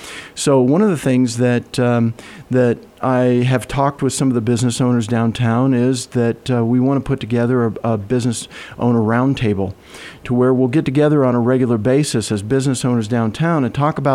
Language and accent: English; Kansas City, Missouri, United States; Kansas City's as large. It was my hometown. That's where I grew up.